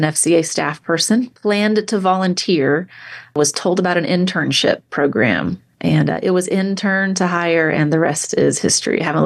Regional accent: Tennessee, United States; I grew up in Tennessee, and we had a group on my middle school campus.

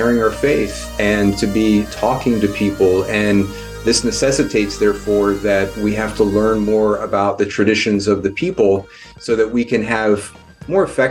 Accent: Texas, United States; So I grew up in East Texas, and travel was not something that we really did in our family.

